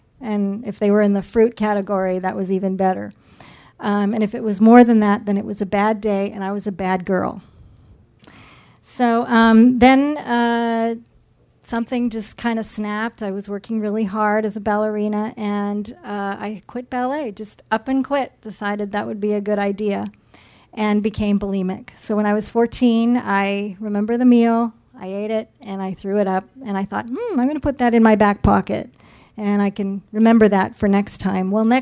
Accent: Canada; I'm Canadian.

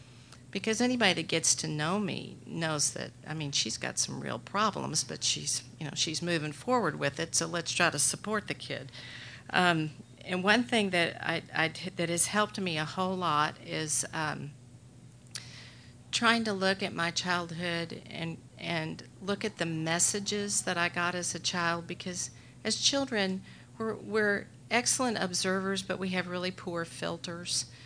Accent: the South, United States; You know, I grew up in the South.

